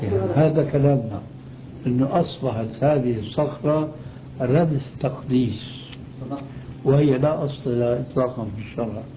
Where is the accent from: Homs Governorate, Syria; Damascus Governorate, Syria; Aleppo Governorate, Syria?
Damascus Governorate, Syria; Damascus; دمشقي آني